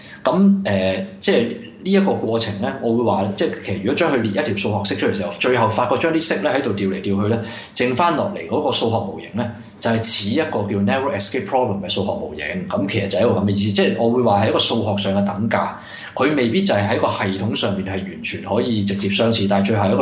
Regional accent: Guangdong, China; 其實你可以用一個我哋廣東人比較形象啲嘅

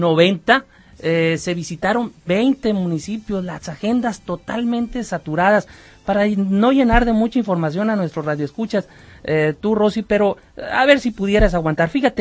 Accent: Mexico; yo creo que como mexicanos bien nacidos y con un poquito de crítica

